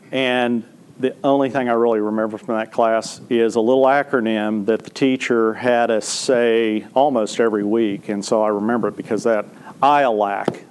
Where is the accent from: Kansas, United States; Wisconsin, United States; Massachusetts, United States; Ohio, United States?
Kansas, United States; Topeka; in my hometown, where I grew up, in Topeka, Kansas.